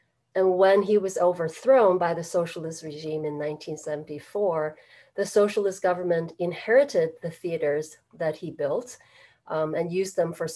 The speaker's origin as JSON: {"language": "English", "country": "China", "tie": "born or raised there", "lives_now": "United States", "said": "I grew up in China, always dreamt of dancing, but I didn't start dancing until I came to Minnesota"}